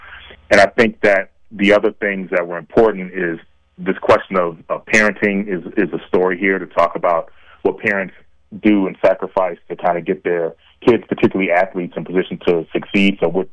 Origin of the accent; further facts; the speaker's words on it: Chicago, Illinois, United States; I grew up in Chicago in the 70s, so Ali was kind of a presence both real and imagined for us.